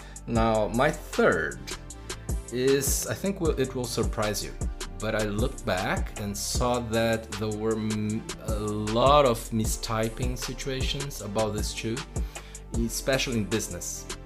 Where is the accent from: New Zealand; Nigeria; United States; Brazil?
Brazil; English is a second language; most of the time in Brazil, my home country